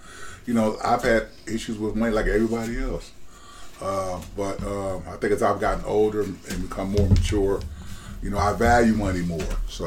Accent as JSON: {"language": "English", "town": "Los Angeles", "region": "California", "country": "United States", "tie": "born or raised there", "said": "And just based on the neighborhood that I grew up in, I grew up in South Central LA."}